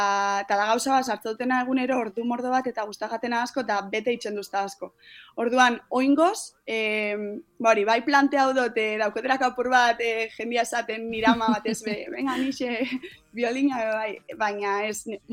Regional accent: Basque Country, Spain; nire ama hizkuntza azkenean euskera eta bai, euskeraz natural urtetzen jat, osea, organikamente urtetzen jat euskeraz.

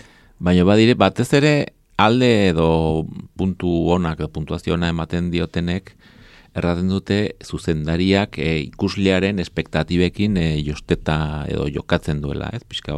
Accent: Silesian Voivodeship, Poland; accent: Silesian; nik silesieko azentua dut.

